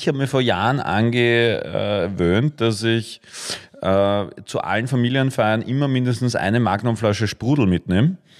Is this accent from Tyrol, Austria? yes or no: no; Vienna, Austria; Ja, als Wiener kann ich eh besser rodeln als Skifahren